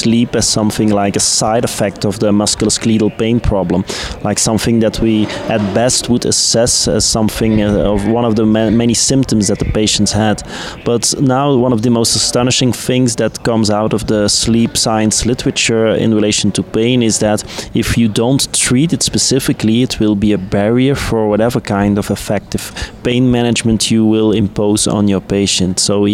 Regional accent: Belgium; English is a second language; which is not a nice thing for us people from Belgium.

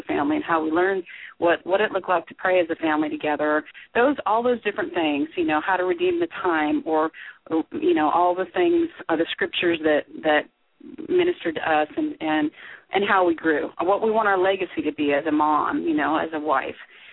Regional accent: California, United States; I'm apparently to the Southern girls out here, I'm from the North, even though I keep trying to tell them California's West.

